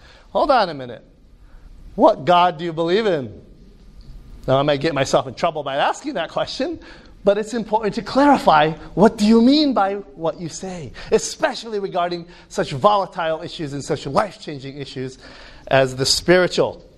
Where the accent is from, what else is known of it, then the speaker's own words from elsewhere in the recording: Jordan; now in United States; In Illinois, where I live, in the States, and I'm originally from Jordan